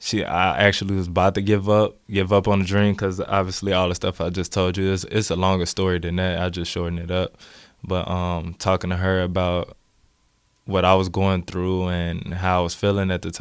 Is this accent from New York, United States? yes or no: no; Gary, Indiana, United States; Gary is a tough place to grow up.